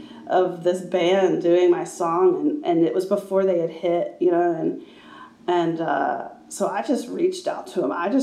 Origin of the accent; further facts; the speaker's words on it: the Carolinas, United States; I just wanted to sort of do a narrative on the not so lovely parts of growing up in Carolina that I experienced, and sort of the human condition of this region.